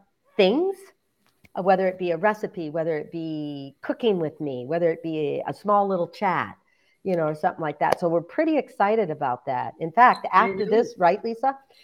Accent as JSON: {"language": "English", "region": "Michigan", "country": "United States", "tie": "born or raised there", "said": "I love it because I love my home state."}